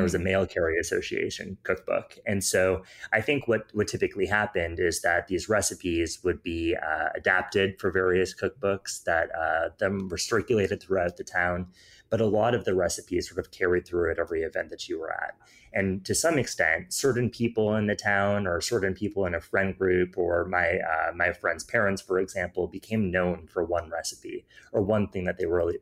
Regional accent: Iowa, United States; a lot of growing up in Iowa, people think about it sort of stereotypically as this very quintessential American experience.

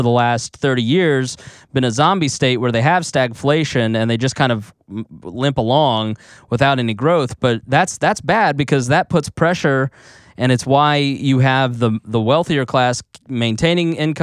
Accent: United States; I'm an American. I love America.

